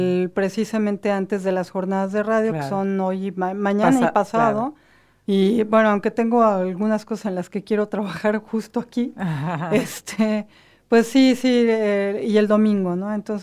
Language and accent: Spanish; Mexico City, Mexico; cuando estuvo en la Ciudad de México, que es de donde yo vengo